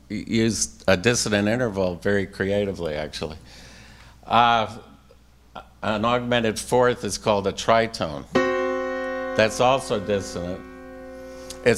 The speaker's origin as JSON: {"language": "English", "town": "Brooklyn", "region": "New York", "country": "United States", "tie": "born there", "said": "You can tell I was born in Brooklyn, right? Little Yiddish there."}